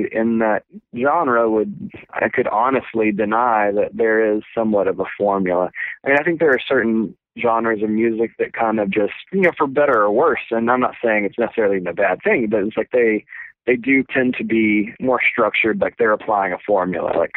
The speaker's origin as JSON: {"language": "English", "region": "Texas", "country": "United States", "tie": "born or raised there", "said": "From the Bible Belt. And I grew up in East Texas, which tends to be a little bit more southern in culture than maybe the rest of Texas."}